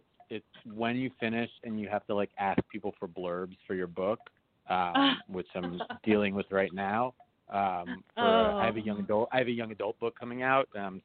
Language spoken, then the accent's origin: English; New York City, New York, United States; I'm born and bred in New York City, and I love Yankees.